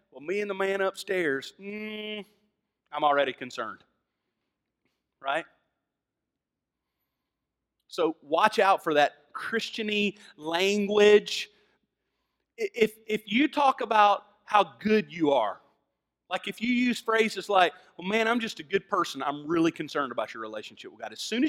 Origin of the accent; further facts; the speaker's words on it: Southern US, United States; accent: Southern; I'm a Southerner. You can hear it in my accent. I was born here. I'm a Southerner.